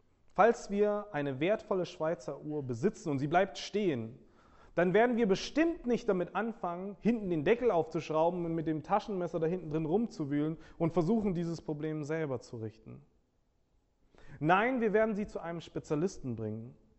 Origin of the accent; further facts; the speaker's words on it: Nigeria; German is a second language; Ich bin als junger Mann in Nigeria aufgewachsen. Meine Eltern sind Diplomaten gewesen